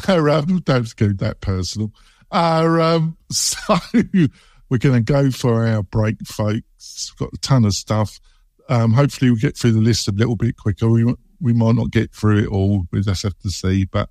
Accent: England, United Kingdom; I'm English to my core.

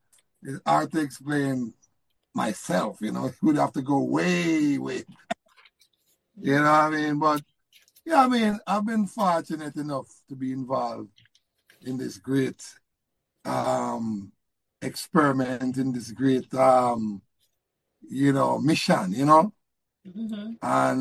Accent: Jamaica; growing up in Jamaica, back in those days, there's a lot of things you could get into.

